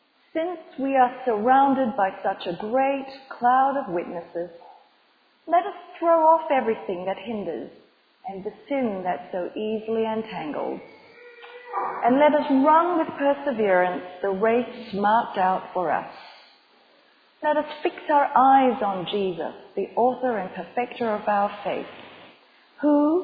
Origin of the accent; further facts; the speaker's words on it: Melbourne, Victoria, Australia; So Victoria is the state where Melbourne is the city in the southwest. So Melbourne's where we come from.